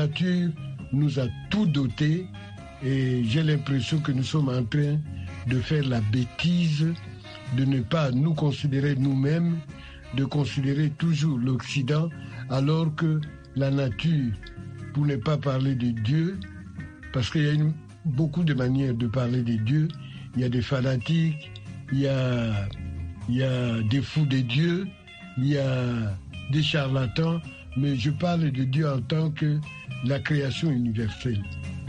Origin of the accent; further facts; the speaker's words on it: Angola; also born or lived in Congo; moi je suis angolais, je suis né au Congo